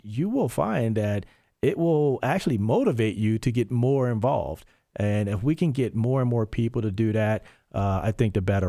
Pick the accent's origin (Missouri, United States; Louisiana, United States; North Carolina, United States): Louisiana, United States; born there; I was born in Louisiana.